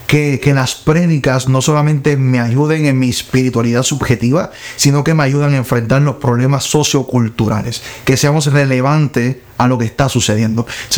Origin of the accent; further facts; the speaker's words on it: San Juan, Puerto Rico; ¿Dónde crecí? San Juan, Puerto Rico. Llevo ahí toda mi vida. No sé mucho que contarle mi historia de juventud. Soy de San Juan, Puerto Rico. Me moví como 6 veces, fíjate, sí, de casa.